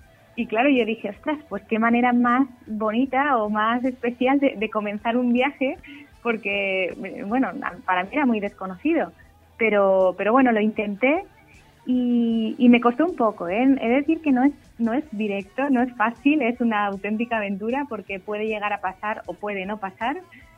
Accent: Castellón, Valencian Community, Spain; Yo soy de Castellón, pero soy de estas personas que no aprovechaba demasiado el mar

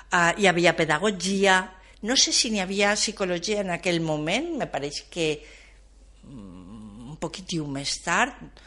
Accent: Valencia, Valencian Community, Spain; born there; vaig néixer a València en l'any 50 del segle passat, clar, i en la meva vida professional pues, soc antropòloga, treballo a la Universitat de València exactament des de fa 44 anys.

